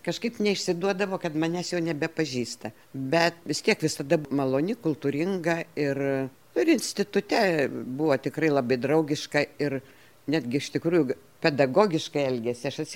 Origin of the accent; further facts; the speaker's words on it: Salamiestis, Panevėžys County, Lithuania; aš esu iš Salamiesčio